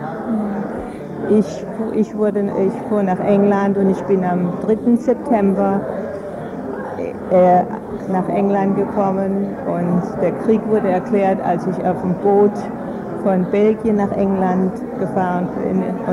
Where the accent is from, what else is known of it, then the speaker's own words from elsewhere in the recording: Freiburg, Baden-Württemberg, Germany; moved away; Ich komme aus Freiburg, ja.